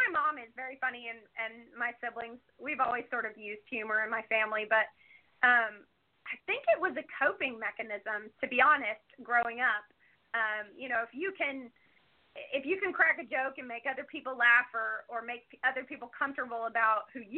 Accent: Alabama, United States; Right. So I grew up in Alabama, and I was born with my physical circumstance.

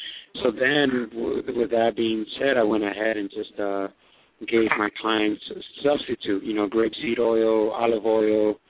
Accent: New York, United States; You know, I'm a New Yorker originally, so I'm looking forward to the Giants beating up on the Patriots.

